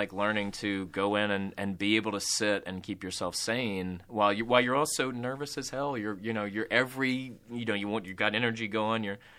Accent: Mississippi, United States; Like, I'm from Mississippi, so anything, you know, any sort of that region. Although I can't do a Southern accent to save my life

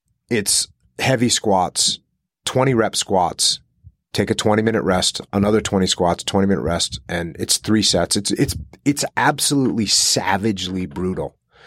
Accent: New England, United States; I grew up in New England.

